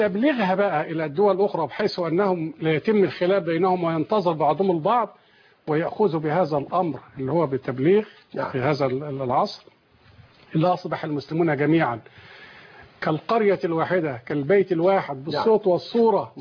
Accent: Egypt; أنا هنا من مصر

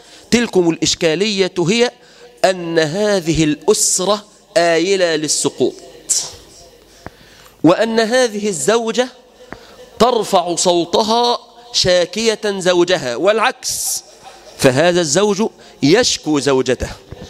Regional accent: Egypt; بلادنا مصر

